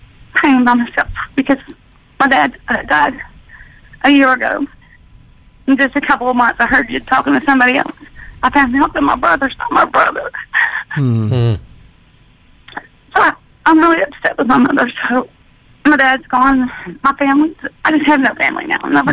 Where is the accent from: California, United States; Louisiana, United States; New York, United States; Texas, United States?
Louisiana, United States; moved away as an adult; I'm originally from Louisiana. I've lived here 18 months.